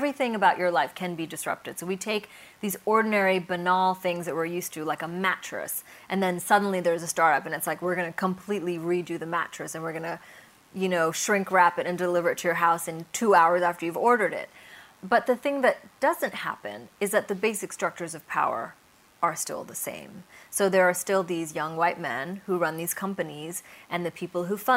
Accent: Bangladesh; You know, I'm from Bangladesh, but I didn't grow up there. My Bangla's not very good.

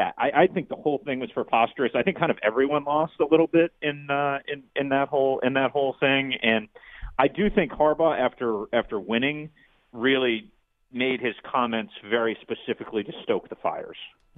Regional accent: Boston, Massachusetts, United States; You know, your old hometown and my hometown is about to host a World Series game tonight. I'm not actually there, but I'm excited, as you know, as a Bostonian.

